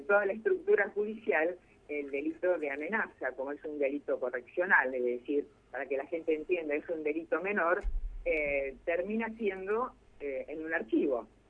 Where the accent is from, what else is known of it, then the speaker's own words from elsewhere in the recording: Santa Fe, Argentina; pero yo soy una santafesina más.